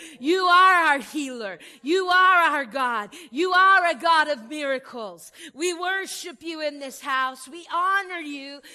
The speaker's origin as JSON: {"language": "English", "region": "Indiana", "country": "United States", "lives_now": "Tulsa, United States", "said": "And I'm from Indiana, and I love a lot of snow."}